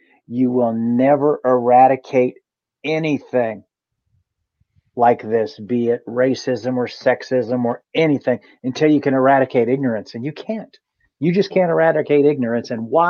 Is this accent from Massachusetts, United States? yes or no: no; Virginia, United States; I am from Virginia, born and raised in Virginia. I've been around a long time.